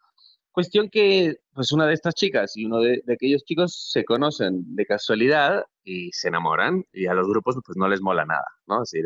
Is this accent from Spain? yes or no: no; Buenos Aires, Argentina; en esta peli aparece más mi yo porteño, ¿no? Mi yo de Buenos Aires, sí.